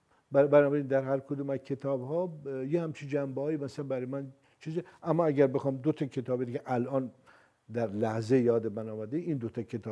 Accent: Rudbar, Gilan, Iran; ما من در رودبار بزرگ شدم تا در واقع دیپلمم رو اونجا بودم، متاسفانه از نظر فرهنگی شهر قوی و غنی نبود

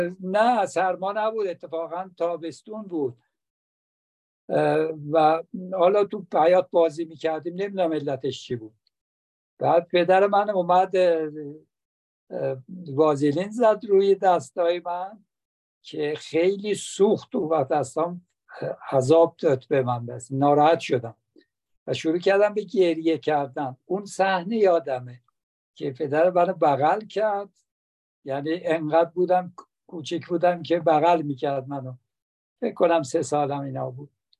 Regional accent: Tabriz, East Azerbaijan, Iran; moved away as an adult; also born or lived in Tehran; بنده در تبریز متولد شدم سال 1330، مرداد ماه 1330. اونجا بزرگ شدم تا 18 سالگی، دوره کودکی، نوجوانی، جوانی من در تبریز بوده، تا 18 سالگی که رفتم دانشگاه، اومدم تهران. یعنی برای رفتن به دانشگاه آمدم تهران

